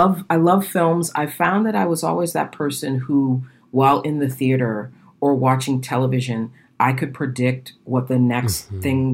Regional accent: Boston, Massachusetts, United States; So I'm from Boston. So at the time I was speaking at Boston Partners in Education

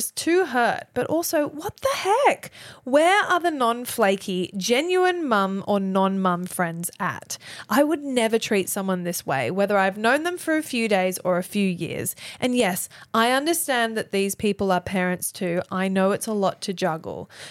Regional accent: Thailand; I grew up in Thailand.

